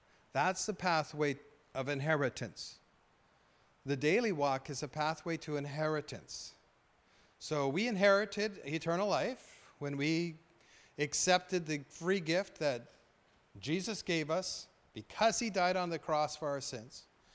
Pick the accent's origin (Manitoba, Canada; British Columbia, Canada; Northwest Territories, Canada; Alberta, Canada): British Columbia, Canada; Fort St. John; I grew up in Fort St. John. I was a redneck.